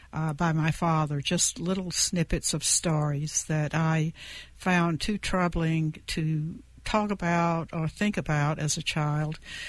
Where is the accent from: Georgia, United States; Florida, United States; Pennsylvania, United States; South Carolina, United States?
Georgia, United States; also born or lived in Minneapolis, Minnesota; the Jim Crow South, where I grew up in Georgia, were still with me and were still affecting my life.